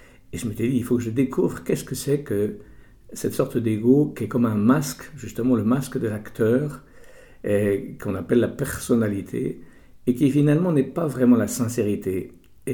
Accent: France; je suis quand même occidental, je suis français, je suis d'une vieille famille française

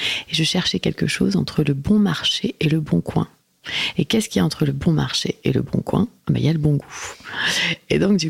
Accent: Lyon, Auvergne-Rhône-Alpes, France; parce que je suis lyonnaise

